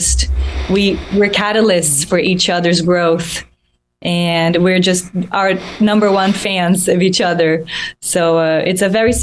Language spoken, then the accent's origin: English; Brazil; So I couldn't wait to be there with him and show him my hometown, you know, all the things I grew up with, all the foods and the music and the places.